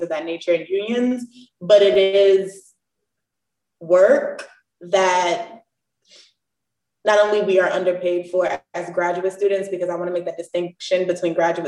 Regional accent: New York, United States; I'm from the Bronx, New York. I'm from the hood.

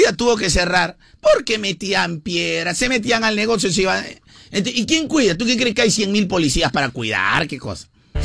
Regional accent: Peru; soy peruano en mi vida

